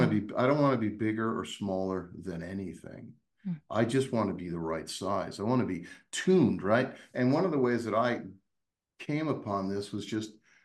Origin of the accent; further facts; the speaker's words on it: Massachusetts, United States; where I grew up in Western Mass in the Berkshires, you know, the sky was black and you could see the entire Milky Band.